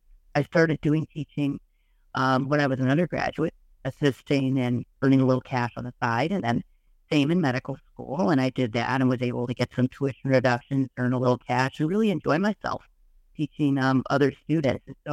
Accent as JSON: {"language": "English", "town": "Milwaukee", "region": "Wisconsin", "country": "United States", "tie": "born or raised there", "said": "I grew up in the Milwaukee area of Wisconsin."}